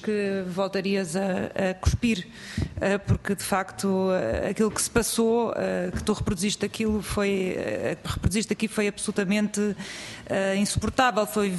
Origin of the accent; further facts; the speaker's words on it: Rio de Janeiro, Brazil; born there; Eu queria dizer que eu nasci no Brasil. Sou portuguesa, mas nasci no Brasil, no Rio de Janeiro, onde vou sempre que posso.